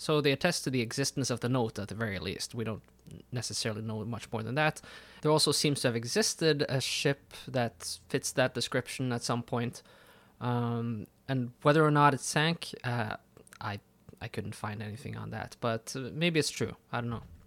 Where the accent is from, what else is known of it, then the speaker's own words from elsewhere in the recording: Haugesund, Rogaland, Norway; a ship from my hometown of Haugesund sets out from England.